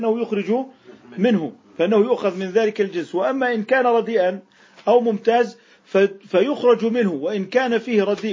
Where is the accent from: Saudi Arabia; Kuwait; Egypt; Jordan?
Jordan; يعني نحن عندنا في الأردن يعتبر الفطور الجمهوري اللي هو الحمص والفول والفلافل